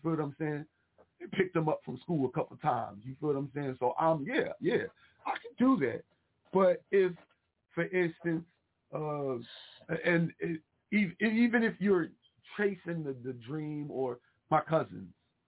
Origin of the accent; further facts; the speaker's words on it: Midwest, United States; I think it's just because the way that I was raised, you know, I come from the Midwest.